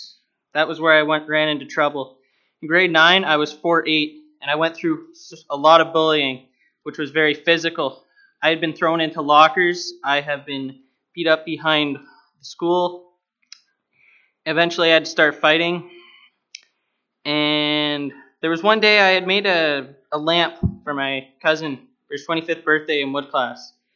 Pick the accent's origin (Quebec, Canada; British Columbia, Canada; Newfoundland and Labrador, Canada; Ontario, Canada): Ontario, Canada; Brantford; I'm 19 years old. I'm from Brantford, Ontario. I grew up in a good Christian family with a twin sister named Danielle